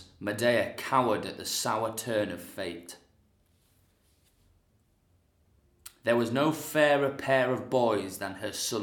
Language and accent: English; Yorkshire and the Humber, United Kingdom; now in Scotland; I'm still a born and bred Yorkshire boy with a Yorkshire accent.